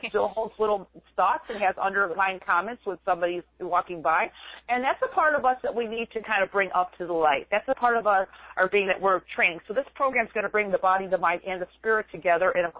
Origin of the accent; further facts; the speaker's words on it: Midwest, United States; I'm from the Midwest. So Midwesterners in Chicago talk fast anyway, so I think that was my training.